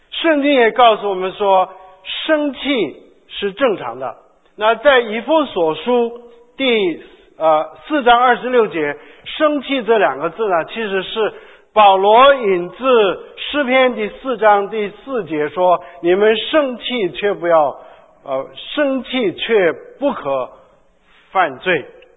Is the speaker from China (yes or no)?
yes; China; 所以呢，因为我们中国人也说呢，中国也说人有七情六欲，对不对？